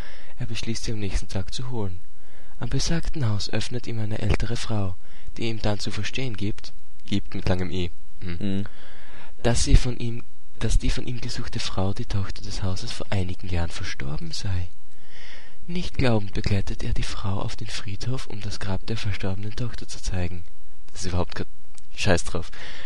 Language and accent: German; Eschwege, Hesse, Germany; Also wir haben so circa 10 Kilometer von meinem Heimatort Eschwege entfernt.